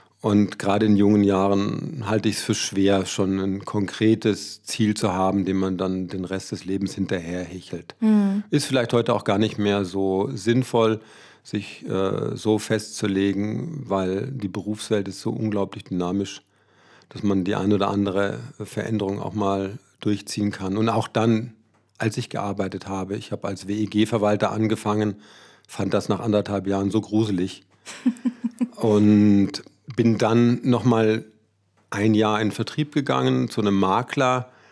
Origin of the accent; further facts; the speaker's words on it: Memmingen, Bavaria, Germany; born there; fast 59 Jahren habe ich schon einige Stationen hinter mir. Das heißt, 1963 geboren in Memmingen, das ist im Allgäu.